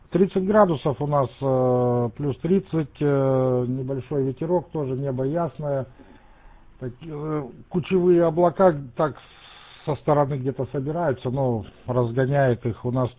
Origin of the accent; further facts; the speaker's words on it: Kyrgyzstan; moved away; я сам родом из Киргизии, супруга, две дочери тоже в Киргизии